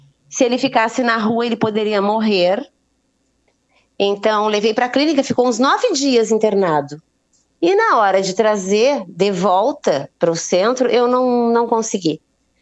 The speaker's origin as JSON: {"language": "Portuguese", "town": "Uruguaiana", "region": "Rio Grande do Sul", "country": "Brazil", "moved": "yes", "lives_now": "Criciúma, Brazil", "said": "Eu sou de Uruguaiana, Rio Grande do Sul, e estou desde 2007 morando em Criciúma."}